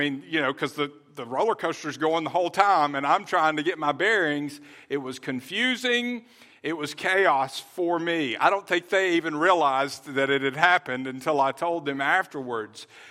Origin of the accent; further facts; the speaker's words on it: Birmingham, Alabama, United States; But I grew up in Birmingham, and we went to Six Flags in Georgia a lot.